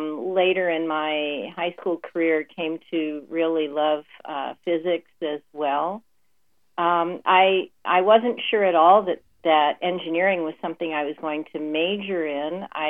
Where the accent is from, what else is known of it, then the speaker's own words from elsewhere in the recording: Los Angeles, California, United States; Yeah, pretty much. I was born in Los Angeles. I'm a second generation Armenian American.